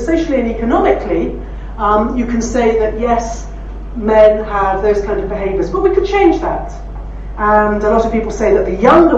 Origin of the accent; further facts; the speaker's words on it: England, United Kingdom; not only because I come from England